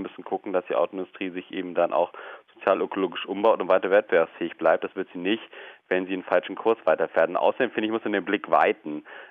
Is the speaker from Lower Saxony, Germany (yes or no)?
yes; Lower Saxony, Germany; Ich als Niedersachse weiß das speziell im Besonderen.